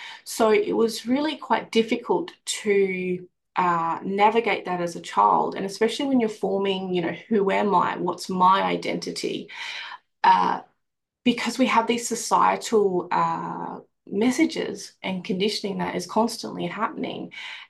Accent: Australia; But growing up in Australia as an identifying Aboriginal girl and woman, for me, it was very, very difficult.

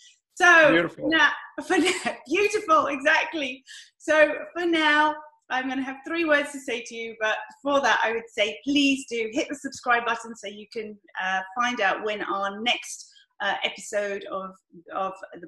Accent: United Kingdom; accent: British; In my lovely British accent.

